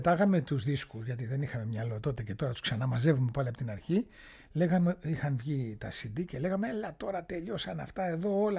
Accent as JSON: {"language": "Greek", "country": "Greece", "said": "Νιώθεις δηλαδή το συνέστημα ότι είμαι Έλληνας, ότι θέλω να κρατήσω με κάθε τρόπο τη ρίζα μου."}